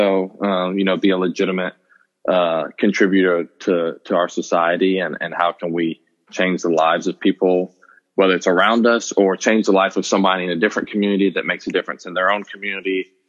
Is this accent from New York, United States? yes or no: no; Atlanta, Georgia, United States; how I grew up in Atlanta, Georgia, what was dear to my heart.